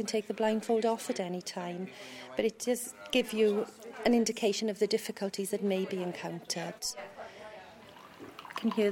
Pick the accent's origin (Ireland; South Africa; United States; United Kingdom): United Kingdom; Wales; I'm from South Wales.